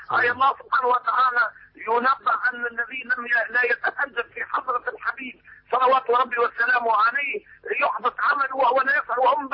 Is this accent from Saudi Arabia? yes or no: no; Tunisia